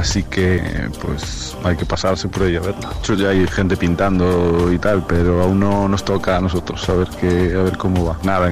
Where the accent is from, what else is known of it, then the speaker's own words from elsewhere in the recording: Rianxo, Galicia, Spain; Y vengo de Galicia, de un pueblo llamado Riancho, en el noroeste español, en la esquinita de arriba del país, un pueblo de mar.